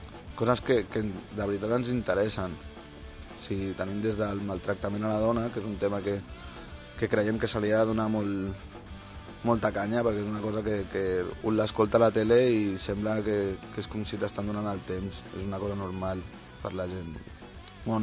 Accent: Sant Cugat del Vallès, Catalonia, Spain; som de Sant Cugat tots d'aquí de tota la vida.

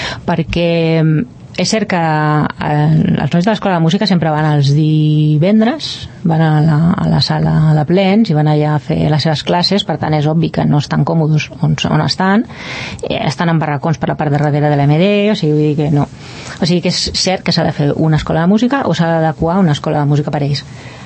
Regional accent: Barcelona, Catalonia, Spain; born there; also born or lived in Rubí / Sant Cugat; now in Valldoreix, Spain; jo vaig néixer a Barcelona i després vaig venir a viure a Rubí, Sant Cugat, i després vaig venir a viure a Valldoreix. Ja fa més de 20 anys que estic aquí a Valldoreix, fa 30 que hi volto, però no hi fa tant que hi visc

